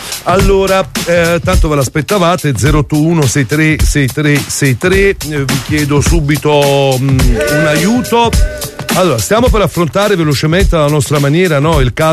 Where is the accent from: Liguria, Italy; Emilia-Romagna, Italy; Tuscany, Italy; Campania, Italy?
Campania, Italy; Naples; Dice tutto perché noi siamo napoletani.